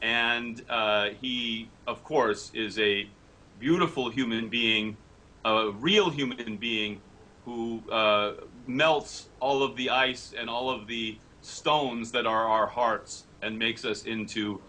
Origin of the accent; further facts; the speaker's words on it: California, United States; I say, I know I'm from California.